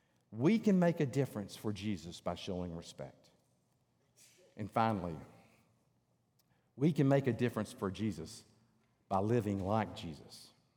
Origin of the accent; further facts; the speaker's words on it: Georgia, United States; I'm from North Georgia. If you can't tell it, my eyes have probably given it away many times in my accent, okay?